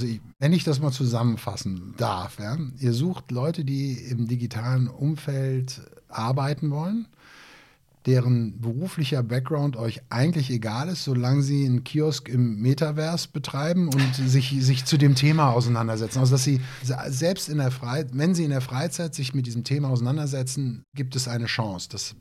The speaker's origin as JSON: {"language": "German", "town": "Cologne", "region": "North Rhine-Westphalia", "country": "Germany", "said": "ich sag das mal, ich bin ja Kölner"}